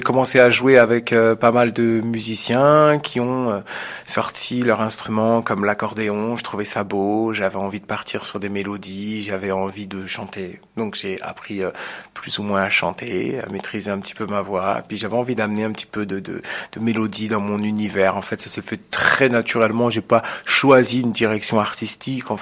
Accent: Perpignan, Occitanie, France; je suis de Perpignan.

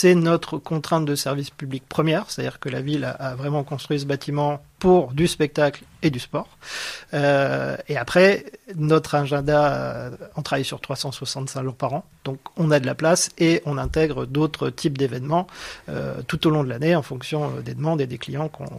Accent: Hauts-de-France, France; Donc moi, je suis nordiste.

